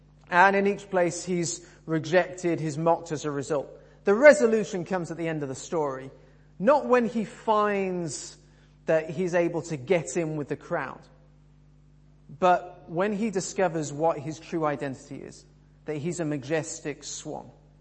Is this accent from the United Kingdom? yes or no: yes; England, United Kingdom; When we first moved down to what we call the South, we're both from the Midlands, we were in York at the time